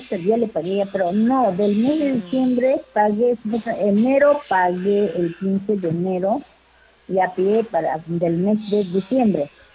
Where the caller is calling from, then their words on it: Lima, Peru; soy de acá de San Martín de Porres, avenida Pacasmayo.